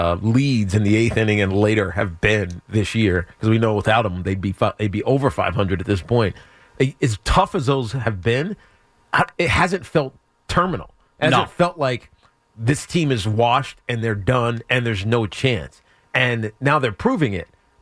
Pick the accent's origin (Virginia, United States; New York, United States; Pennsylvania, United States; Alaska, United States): Virginia, United States; So my fandom is very weird because I grew up in Virginia. So obviously I grew up a Washington fan football team.